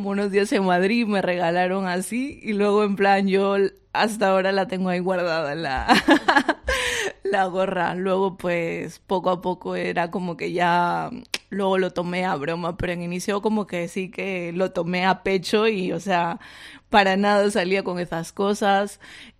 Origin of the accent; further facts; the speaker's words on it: Piura, Peru; now in Ondarroa, Spain; vengo de Perú, exactamente de la parte norte, de Piura, zona costera. Y bueno, al final llegué aquí, en principio a Berriatúa, y luego ya hice mi paso a Ondarroa, y pues desde hace ya varios años que vivo